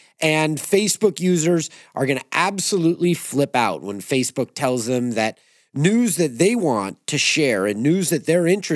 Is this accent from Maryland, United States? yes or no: no; California, United States; I know that because I grew up in California. That was fourth grade history.